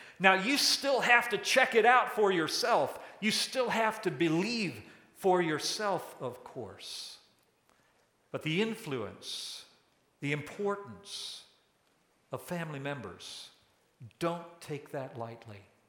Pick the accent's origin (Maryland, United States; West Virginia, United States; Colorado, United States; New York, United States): Maryland, United States; Silver Spring; I grew up in Silver Spring. It's a large geographic area with some very nice parts. Unfortunately, the part of Silver Spring I was in was called Wheaton.